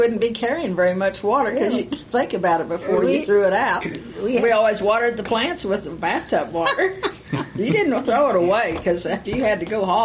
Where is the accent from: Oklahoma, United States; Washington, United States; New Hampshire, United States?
Oklahoma, United States; I was raised in the panhandle of Oklahoma, probably don't know about it.